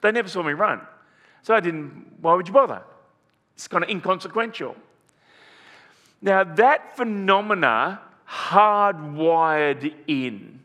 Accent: Broadford, Victoria, Australia; also born or lived in Swan Hill; I was born in Swan Hill, but I got to Broadford pretty early, and kind of for the first 7 years of my life, I lived in Broadford, a country town about an hour north of Melbourne.

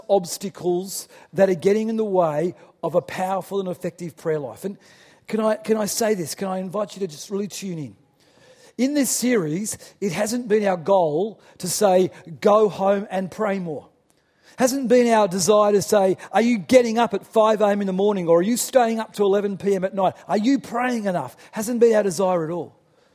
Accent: Newcastle, New South Wales, Australia; He's a resident in my hometown of Newcastle. He's kind of a legend in Newcastle.

